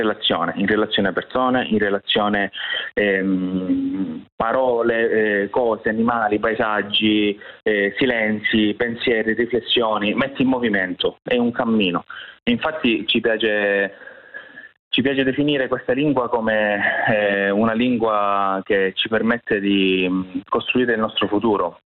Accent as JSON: {"language": "Italian", "region": "Calabria", "country": "Italy", "said": "la forma dialettale, insomma, dei nostri luoghi, il nostro dialetto calabrese fondamentalmente"}